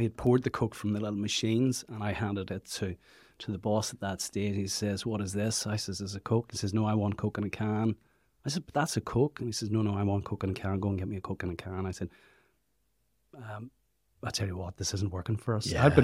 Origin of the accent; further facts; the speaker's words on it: Portadown, Northern Ireland, United Kingdom; Wasn't initially grown up in the Orchard land, but I grew up in Portadown on the outskirts of, it's in Armagh, but I grew up in the outskirts of Portadown, a place called the Tandragee Road. And my mum was from the country. Dad was from Portadown.